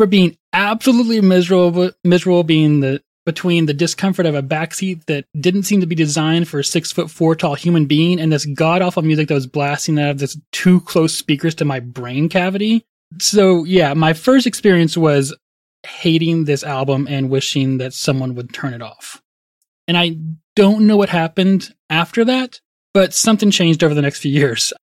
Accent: Texas, United States; I think, from my hometown in North Texas to Dallas or something like that, you know, somewhere in the metropolitan area of DFW

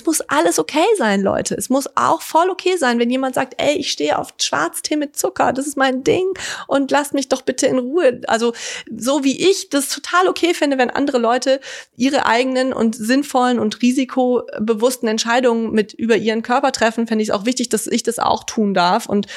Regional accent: Rhineland, Germany; ich komme aus dem Rheinland, wir haben da Karneval gefeiert.

